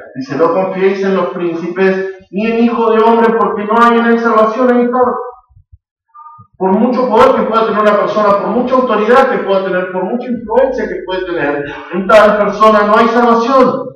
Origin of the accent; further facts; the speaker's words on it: Argentina; Nosotros como argentinos, como sociedad, somos así.